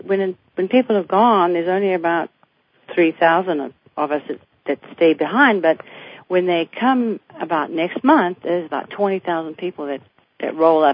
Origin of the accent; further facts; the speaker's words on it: South Africa; also born or lived in Houston; now in United States; I'm from South Africa originally, and I moved over to America 30 years ago and settled in Houston for 17 years.